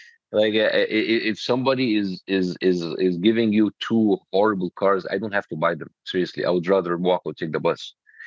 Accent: United States; So as an American Jewish person, now I have to choose between my loyalty to Israel and my loyalty to my home country, America.

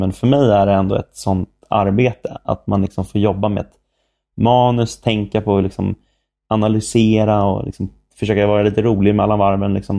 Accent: Sollentuna, Stockholm County, Sweden; now in Stockholm, Sweden; jag är uppväxt i Norrort, jag också. Jag är uppväxt i Sollentuna, vilket är ganska mycket AIK-fäste.

